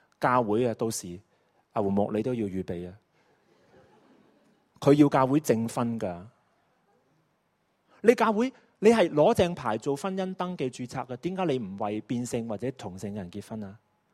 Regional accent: China; 我哋中国人都好怕嘅，特别弟兄仲更加难。

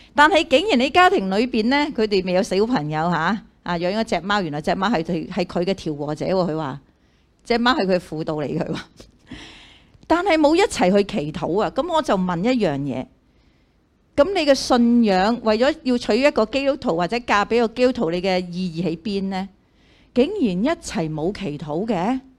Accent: China; 以和为贵吓，我哋中国人好想和谐嘅

